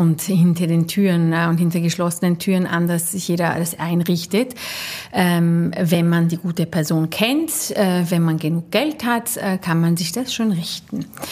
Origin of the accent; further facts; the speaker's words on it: Austria; du kannst es als Österreicher nicht werden. Ja. Und ich möchte aber nicht meine Heimat aufgeben für meine Karriere.